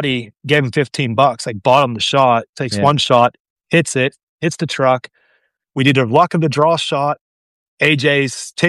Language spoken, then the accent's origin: English; Pennsylvania, United States; I've never hunted farther west than Ohio. I'm from Pennsylvania.